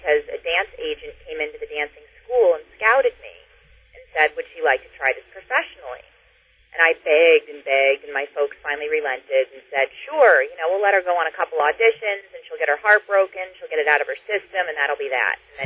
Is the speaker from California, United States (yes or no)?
yes; Los Angeles, California, United States; Well, I grew up in Los Angeles.